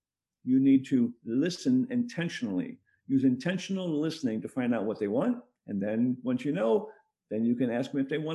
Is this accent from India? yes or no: no; United States; now in Russia; I am an American, but I've been living in Russia for a number of years now. I did 25 years in the military, American military